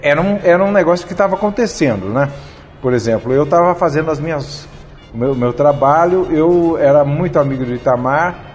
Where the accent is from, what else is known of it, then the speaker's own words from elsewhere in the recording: Londrina, Paraná, Brazil; moved away; a gente tinha vindo do Paraná. Eu sou do Paraná, de Londrina.